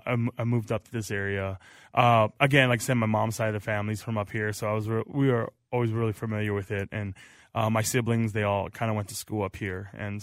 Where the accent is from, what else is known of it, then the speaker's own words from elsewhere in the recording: Wisconsin, United States; I grew up in Wisconsin